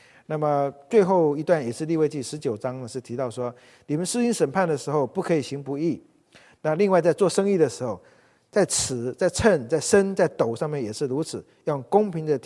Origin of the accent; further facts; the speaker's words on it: China; 我们中国人买布，你懂吧？